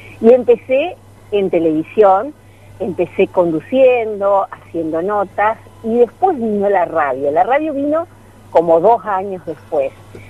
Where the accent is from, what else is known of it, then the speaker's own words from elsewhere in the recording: Villaguay, Entre Ríos, Argentina; Sí, yo soy de Villaguay.